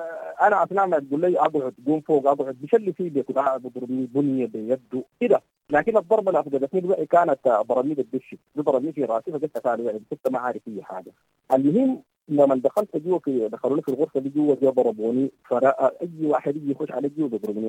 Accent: Sudan; نحن كشعب سوداني مهتمين جدا جدا

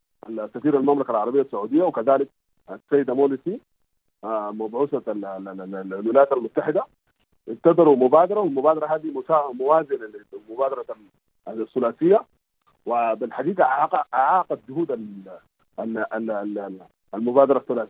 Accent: Sudan; نحن كسودانيين نحن نريد حوار سوداني سوداني بقيادة سودانية بتسهيل من الخارج

